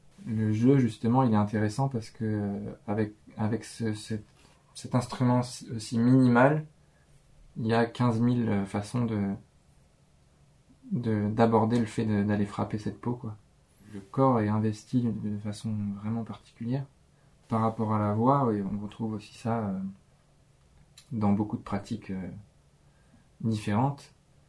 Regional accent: France; En fait, en tant que français, il y a presque aucun son qu'il n'y a pas dans la langue française.

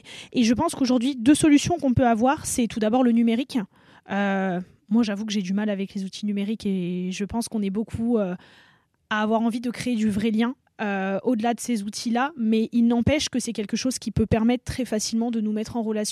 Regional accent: France; Nous, en tant que Français et Français, ça n'a rien changé à nos vies parce qu'il existait déjà.

